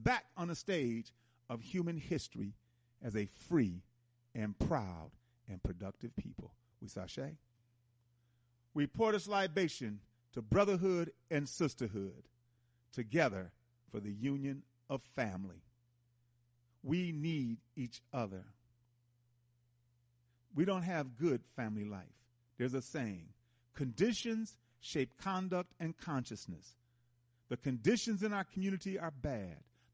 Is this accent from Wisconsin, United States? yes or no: yes; Milwaukee, Wisconsin, United States; now in Atlanta, United States; If, like for me, I'm in Atlanta, but I'm from Milwaukee. I still listen to WNOV and other programs in Milwaukee.